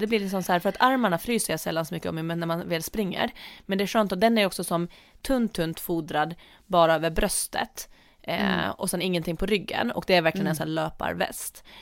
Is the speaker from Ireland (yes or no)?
no; Åland, Finland; när jag tränade friidrott hemma på Åland förut